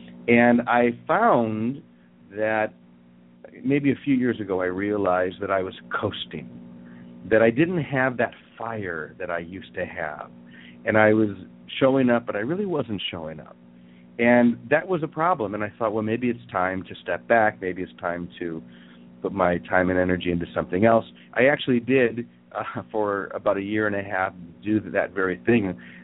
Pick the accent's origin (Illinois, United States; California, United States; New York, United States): Illinois, United States; Chicago; in a place like Chicago, which is my hometown, by the way